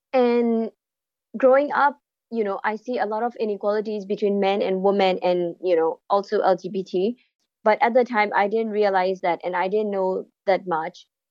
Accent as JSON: {"language": "English", "country": "Myanmar", "tie": "born or raised there", "second_language": "English", "said": "Growing up in Myanmar, there's a big gap between like how gender is seen and how it actually plays out in daily life."}